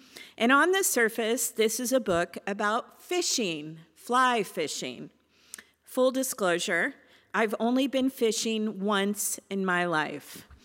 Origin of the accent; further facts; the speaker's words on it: California, United States; Growing up in Southern California in a semi-arid climate, rivers were not an important feature in our local geography.